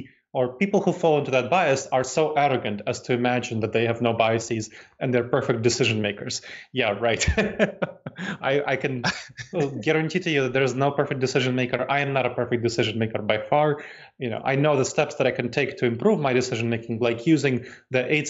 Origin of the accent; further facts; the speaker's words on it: New York City, New York, United States; So I grew up in New York City, and that was kind of my home. And then I moved around.